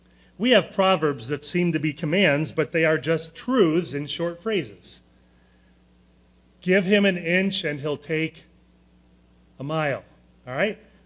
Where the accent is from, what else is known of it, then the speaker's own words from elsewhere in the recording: Leroy Township, United States; I grew up out in Leroy Township. My mom still lives in that house.